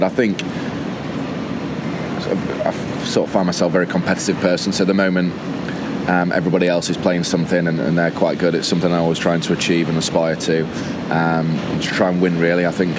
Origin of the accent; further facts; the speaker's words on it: Yorkshire and the Humber, United Kingdom; moved away as an adult; also born or lived in Cheltenham; now in Hong Kong; Originally from the United Kingdom, the county called Yorkshire. I don't know if anyone's ever heard of it, but lived there for the majority of my life. Moved down to the southwest of England, into Gloucester, to Cheltenham area